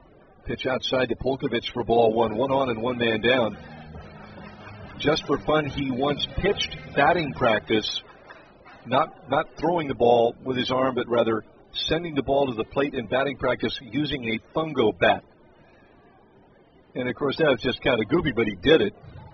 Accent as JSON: {"language": "English", "town": "Seattle", "region": "Washington", "country": "United States", "tie": "born or raised there", "said": "When I was growing up in Seattle, didn't have a big league team"}